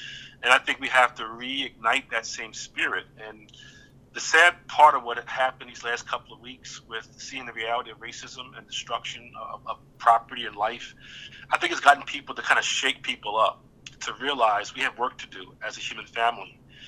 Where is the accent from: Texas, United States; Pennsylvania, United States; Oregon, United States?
Pennsylvania, United States; Philadelphia; So I've been very blessed in my life growing up in North Philadelphia